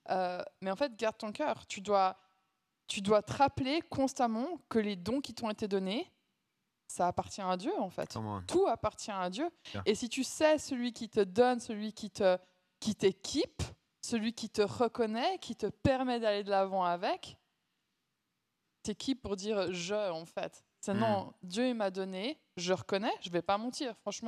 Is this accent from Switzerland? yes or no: yes; Switzerland; Mais en tant que Suisse, se vendre, c'est chaud, ça.